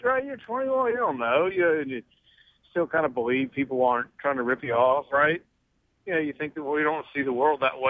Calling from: Virginia, United States; from Virginia.

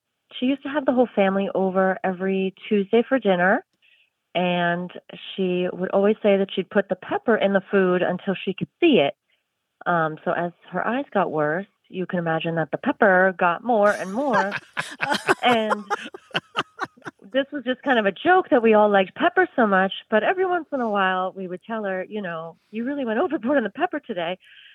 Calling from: Mount Pleasant, South Carolina, United States; I'm calling from Mount Pleasant, South Carolina.

